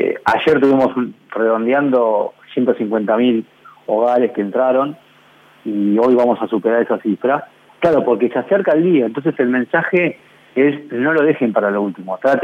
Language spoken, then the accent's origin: Spanish; Mar del Plata, Buenos Aires Province, Argentina; soy de Mar del Plata